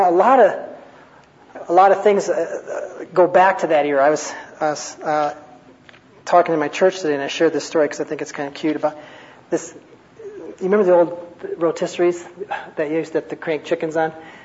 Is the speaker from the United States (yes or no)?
yes; Minnesota, United States; and so we're from Minnesota